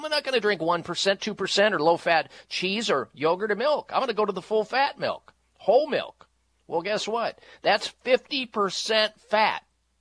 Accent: Midwest, United States; I grew up in the Midwest, and it's not normal unless you're throwing back glasses of milk every day in the Midwest

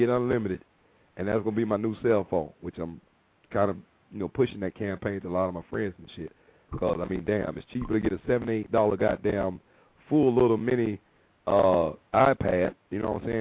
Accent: Tampa, Florida, United States; I'm from Tampa, brother. But no offense to Miami down there

